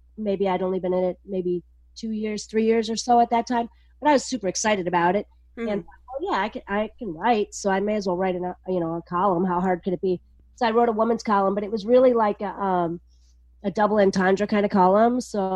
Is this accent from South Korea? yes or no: no; Wisconsin, United States; I grew up in Wisconsin on Lake Michigan. And so we dive the shipwrecks of the Great Lakes.